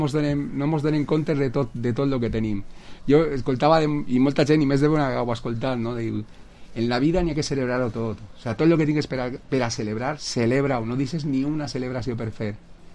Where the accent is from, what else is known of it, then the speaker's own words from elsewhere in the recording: Villarreal, Valencian Community, Spain; el nom de Villarreal, dic ahí estem nosaltres, mos estan escrivint el nom, dic, és el meu poble